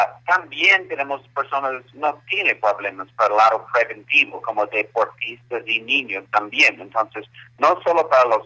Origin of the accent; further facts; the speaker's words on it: Canada; now in Bogotá, Colombia; Yo soy de Canadá y sí, tenemos casi 3 años aquí ahora en Bogotá.